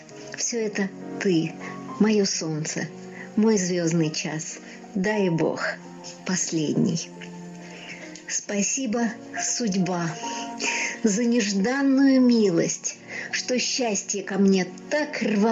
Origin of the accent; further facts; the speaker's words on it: Moscow, Russia; Я московская поэтесса из России.